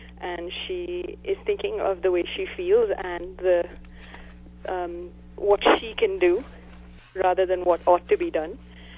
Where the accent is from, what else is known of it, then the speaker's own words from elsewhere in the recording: Bengaluru, Karnataka, India; I grew up in Bangalore.